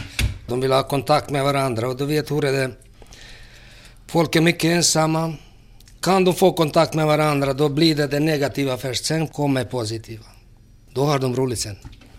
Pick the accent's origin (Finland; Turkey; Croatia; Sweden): Croatia; Split-Dalmatia County; accent: Dalmatian dialect; Och jag är från Dalmatien givetvis, du vet. Lite utanför Split, du vet, där uppe, bergena.